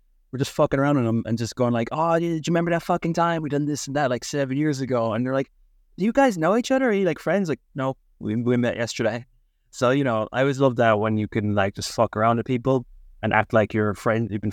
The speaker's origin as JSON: {"language": "English", "country": "Ireland", "moved": "yes", "said": "are you Irish? I'm Irish. We're not in Ireland."}